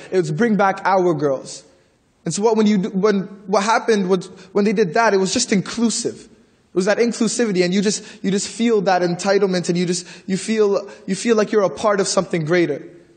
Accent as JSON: {"language": "English", "region": "Ontario", "country": "Canada", "said": "I'm a 17-year-old poet. … I'm from the Regent Park community."}